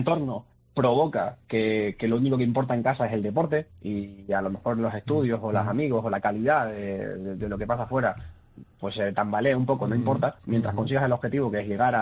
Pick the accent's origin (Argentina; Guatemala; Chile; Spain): Spain; Canary Islands; Si es en Lanzarote, que es de donde soy yo, la charla dura 5 minutos porque todo está más o menos cerca